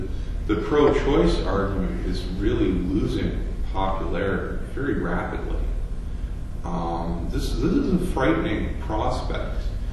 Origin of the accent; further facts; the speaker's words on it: Wakefield, Massachusetts, United States; I come from the suburb, but it's a working class suburb. Mm-hmm. I come from Wakefield.